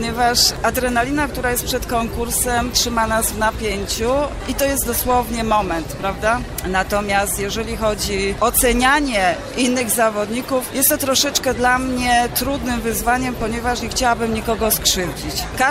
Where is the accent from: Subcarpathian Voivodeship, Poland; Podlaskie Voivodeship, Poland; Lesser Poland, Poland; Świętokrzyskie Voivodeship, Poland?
Lesser Poland, Poland; Kraków; jestem z Krakowa